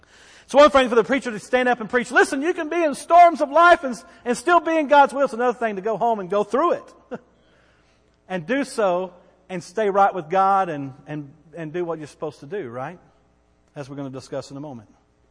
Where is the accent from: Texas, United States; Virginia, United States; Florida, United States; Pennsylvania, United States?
Texas, United States; Bowie; But I grew up in the country. I grew up in Bowie. If you grew up in Bowie, Texas, you've got to be a little country.